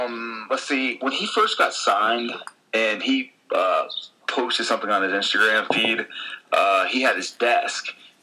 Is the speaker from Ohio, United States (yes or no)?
yes; Athens, Ohio, United States; Yeah, my parents both met at OU, and they've never left. So I grew up around Athens.